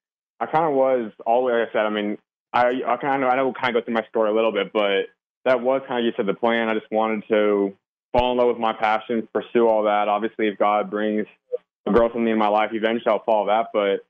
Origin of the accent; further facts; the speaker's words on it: Arizona, United States; Yeah, so like I said, I grew up always born and raised in Arizona. My family, my mom's from Minnesota, my dad's from Kansas.